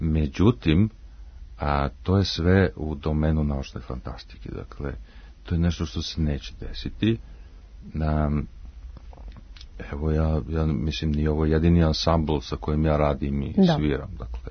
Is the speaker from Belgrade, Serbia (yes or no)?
no; Bor, Bor District, Serbia; eto, ja sam konkretno iz Bora, ja nisam svirao u Boru